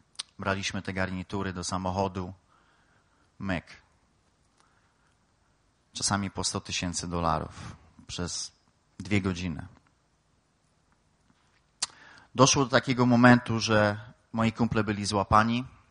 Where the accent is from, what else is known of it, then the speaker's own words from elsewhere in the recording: Knurów, Silesian Voivodeship, Poland; born there; urodziłem się w Knurowie na Śląsku, na tej naszej Sylesji